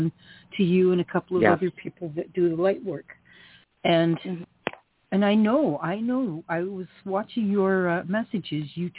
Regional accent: Canada; as I'm a Canadian and I don't have guns

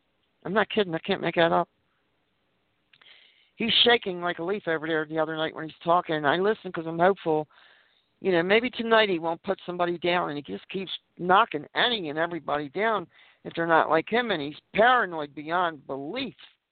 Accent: Baltimore, Maryland, United States; But I grew up in Baltimore City, you know.

